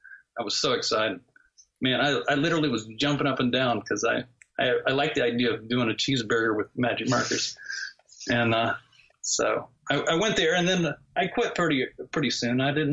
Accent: the South, United States; Well, I grew up in the South, and that's the Bible Belt. And there's a church in every corner.

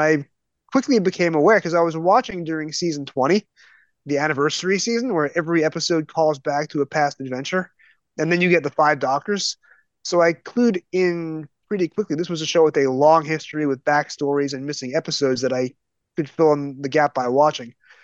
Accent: New York, United States; on PBS, growing up in the New York City suburbs.

